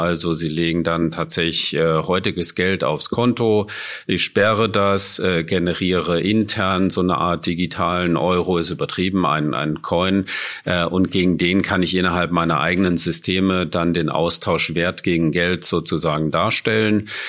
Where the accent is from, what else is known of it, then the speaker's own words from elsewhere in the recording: Germany; das sind eigentlich Dinge, wo wir mit groß geworden sind in Deutschland